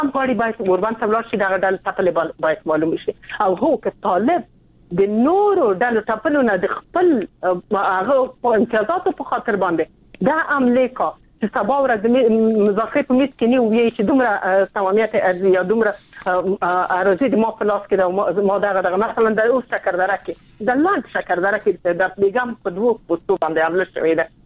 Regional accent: Afghanistan; ته مسلمان یې موږ مسلمان یو ته افغان یې زه افغان یم

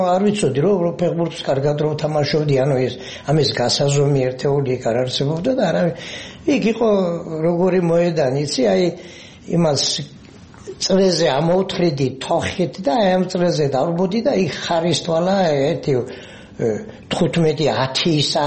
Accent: Mukhurcha, Samegrelo-Zemo Svaneti, Georgia; დავიბადე სოფელ მუხურჩაში, მარტვილის რაიონი. ვიზდებოდი ჩვეულებრივად, როგორც ყველა ბავშვი იზრდება სოფელში.

